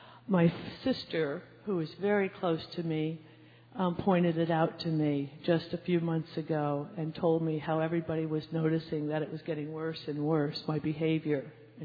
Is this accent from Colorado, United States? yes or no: yes; Colorado, United States; from Colorado.